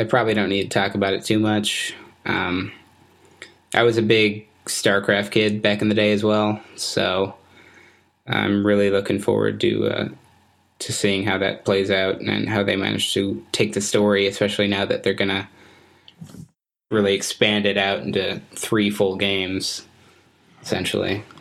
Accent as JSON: {"language": "English", "town": "Tucson", "region": "Arizona", "country": "United States", "tie": "born or raised there", "said": "Running with Scissors is headquartered just outside my hometown of Tucson, Arizona."}